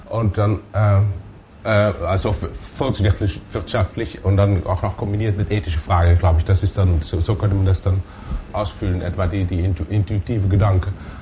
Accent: Netherlands; German is a second language; ich bin Holländer, es gibt bei uns diese neue Art von Schlittschuhlaufen

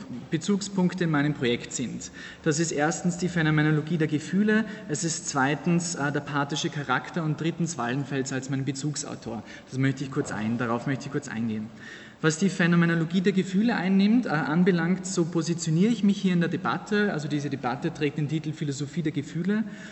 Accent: Vienna, Austria; Ich komme aus Wien, ich bin Doktorand hier.

